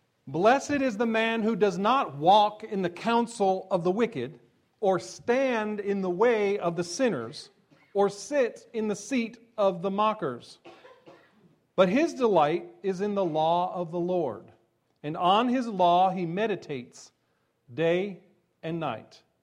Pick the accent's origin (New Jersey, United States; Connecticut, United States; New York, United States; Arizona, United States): New Jersey, United States; Now, this has been a very tough week for my home state of New Jersey, as you have seen from the news.